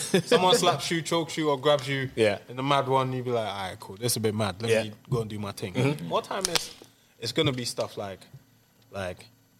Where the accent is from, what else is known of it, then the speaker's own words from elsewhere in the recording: Amsterdam, North Holland, Netherlands; like, I come from Amsterdam.